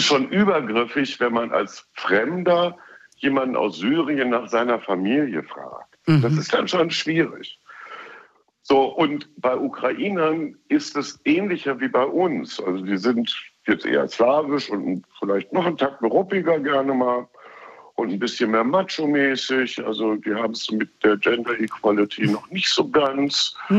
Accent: Germany; Also ich bin ja Deutscher, aufgewachsen in Frieden und kein Krieg und nie.

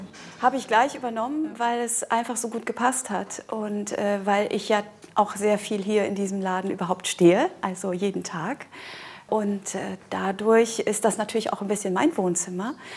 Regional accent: North Rhine-Westphalia, Germany; Ich komme aus dem Ruhrgebiet ursprünglich und da sagt man ganz oft Schätzchen zueinander.

